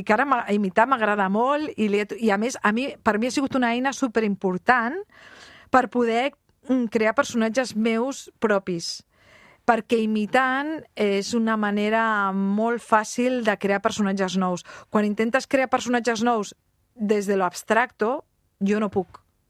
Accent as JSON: {"language": "Catalan", "town": "Bellvitge", "region": "Catalonia", "country": "Spain", "tie": "born or raised there", "said": "Jo m'he criat a Bellvitge"}